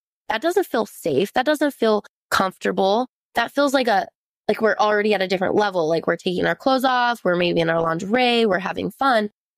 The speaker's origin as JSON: {"language": "English", "town": "St. George", "region": "Utah", "country": "United States", "said": "I'm from St. George. I'm from small towns and they're there."}